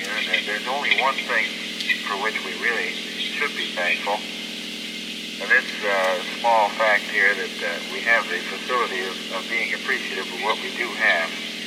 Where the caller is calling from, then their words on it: Baltimore, Maryland, United States; We're calling in from Baltimore